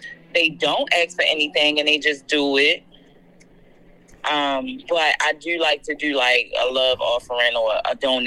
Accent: Baltimore, Maryland, United States; I go back to that recreation center because I know growing up in Baltimore City, recreation centers were the outlet for youth.

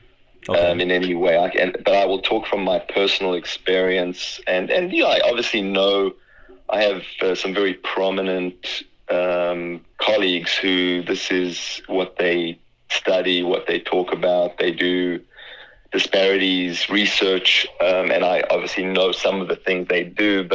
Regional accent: Johannesburg, Gauteng, South Africa; moved away as an adult; now in United States; That's correct, in Johannesburg.

